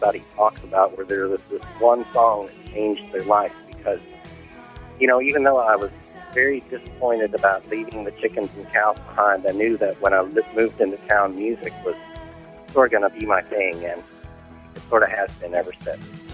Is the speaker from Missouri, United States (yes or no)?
no; Kentucky, United States; now in North Carolina, United States; I'm calling from Carver Road, North Carolina. You had asked for people to call in with their memories of the 70s and … I grew up on a farm in rural Kentucky and really liked it there.